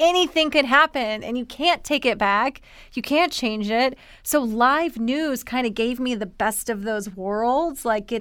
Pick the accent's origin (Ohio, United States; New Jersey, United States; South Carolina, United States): South Carolina, United States; Columbia; So then I ended up going to, you know, I'm from the South. I got to be honest with you guys. People from the South don't really leave. Like, mm-hmm. they don't leave the state. You know, I'm from Columbia. So the big move would be like to Charleston.